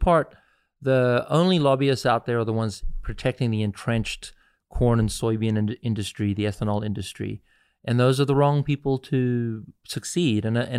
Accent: South Africa; now in United States; I grew up in South Africa where I grew up during the apartheid era.

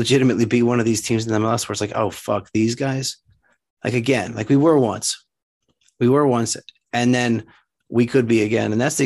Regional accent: New Jersey, United States; also born or lived in Texas; When people from here learn that I'm from New Jersey, especially where I used to live in Texas, they would fucking cringe.

